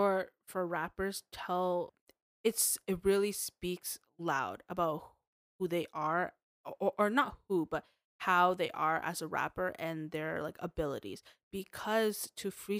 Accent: Canada; because we grew up in Canada

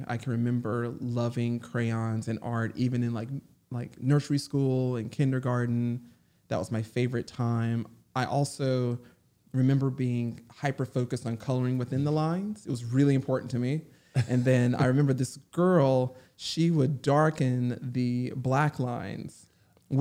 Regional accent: North Carolina, United States; now in Los Angeles, United States; But growing up in North Carolina was amazing, like surrounded by family. My extended family was in the same neighborhood that my

